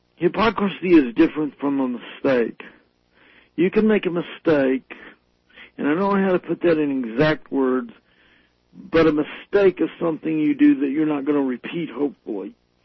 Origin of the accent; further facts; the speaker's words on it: the South, United States; the various things that we were taught growing up in the South.